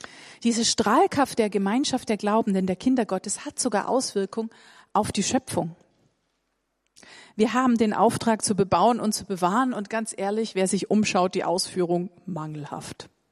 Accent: Baden-Württemberg, Germany; mir sehr sympathisch als Schwäbin

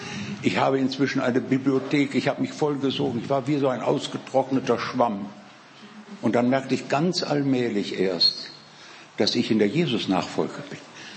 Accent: Bergisch Gladbach, North Rhine-Westphalia, Germany; ich komme aus Bergisch Gladbach. Ich bin Jahrgang 29. und katholisch getauft, katholisch erzogen

